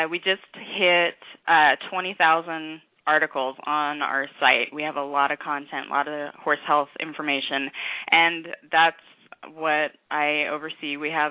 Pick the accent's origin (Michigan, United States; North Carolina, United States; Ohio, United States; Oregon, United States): Oregon, United States; Bend; from Bend, Oregon